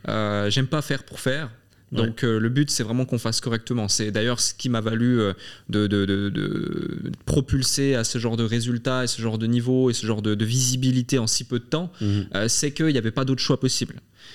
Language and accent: French; Avenches, Vaud, Switzerland; moved away as an adult; now in London, United Kingdom; je suis passé de Avenches à Genève, puis ensuite de Genève à Londres